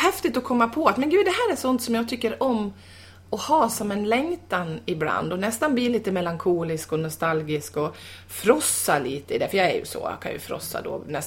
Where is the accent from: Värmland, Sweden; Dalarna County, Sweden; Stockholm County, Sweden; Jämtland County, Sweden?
Dalarna County, Sweden; Ludvika; då kan jag också tänka på hemmatrakter, alltså min skog, mina vägar, mina gator hemma i Ludvika liksom.